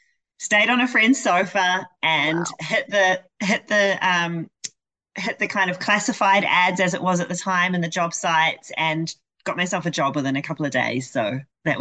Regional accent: New Zealand; It's not actually my hometown. I chose a different town, but but I'm home in my home country.

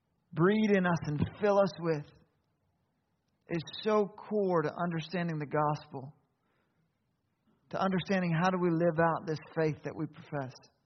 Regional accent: Maine, United States; I grew up in Maine. I grew up in a church similar to this, a Baptist church.

